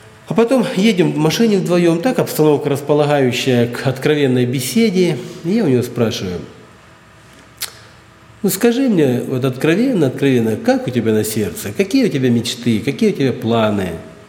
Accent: Ukraine; Я по-немецки никогда не читал, и я украинец по национальности.

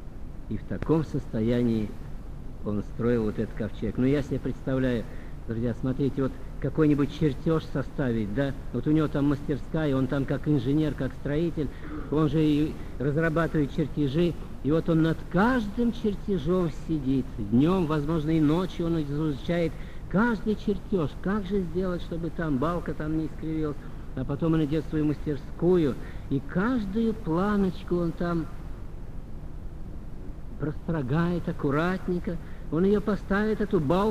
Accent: Samara, Samara Oblast, Russia; ну, в нашей местности, там вот, я сам из Самары.

